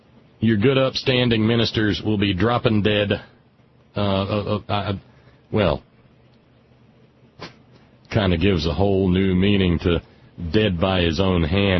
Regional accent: the South, United States; Sometimes being a Southerner is very embarrassing.

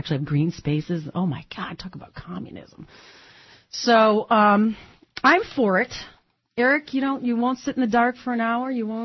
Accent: Detroit, Michigan, United States; I'm from Detroit. Are you kidding me?

